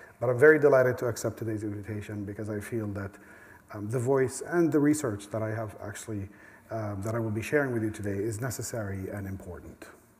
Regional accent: Palestine; I'm the only member who was born and raised in Palestine.

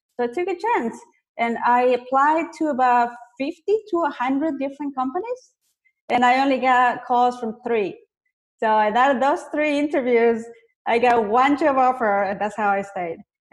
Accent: Ecuador; now in United States; So I wasn't born here in the US. I was born in South America.

